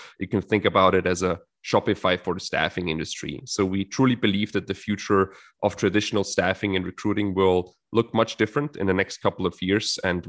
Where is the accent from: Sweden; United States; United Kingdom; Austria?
Austria; Vienna; English is a second language; I come from Austria, so I grew up in Vienna.